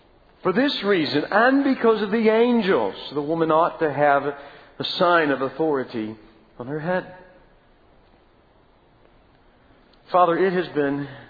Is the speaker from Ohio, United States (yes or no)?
yes; Ohio, United States; I remember that he used to visit us when we grew up in Ohio, and we lived in a neighborhood, which meant we had neighbors.